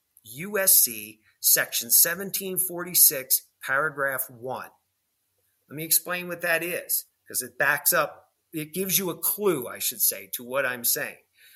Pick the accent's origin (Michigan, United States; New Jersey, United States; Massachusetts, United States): New Jersey, United States; born there; I was born in New Jersey. I'm a New Jerseyan.